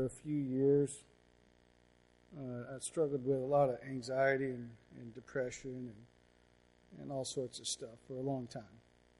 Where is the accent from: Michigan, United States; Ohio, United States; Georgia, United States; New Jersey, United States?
Georgia, United States; Atlanta; now in Louisiana, United States; We're all from Atlanta, Georgia, and we've been living here in Louisiana for about, I've been here for about 14, 15 years now